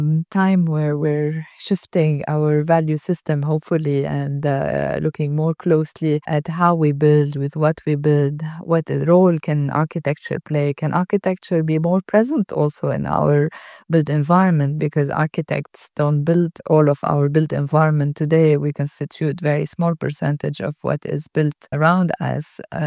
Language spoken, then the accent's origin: English; Beirut, Beirut Governorate, Lebanon; I grew up in Beirut looking at the city being built and rebuilt.